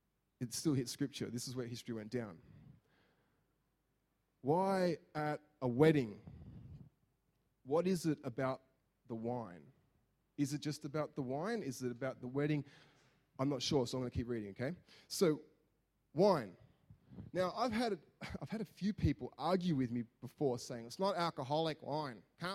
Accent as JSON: {"language": "English", "country": "Australia", "said": "as an Aussie, that sounds rude."}